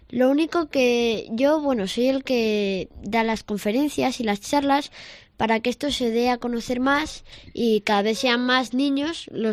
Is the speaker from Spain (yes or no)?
yes; Villanubla, Castile and León, Spain; Que era un proyecto para promocionar mi pueblo, Villanubla.